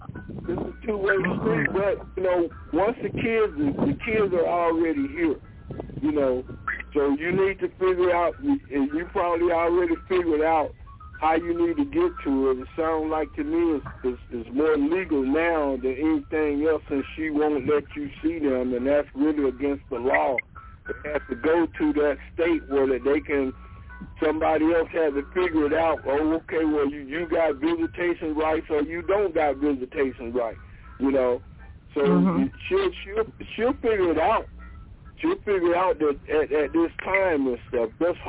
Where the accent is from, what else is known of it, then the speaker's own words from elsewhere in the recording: Georgia, United States; Oh, man. I know I'm from Georgia.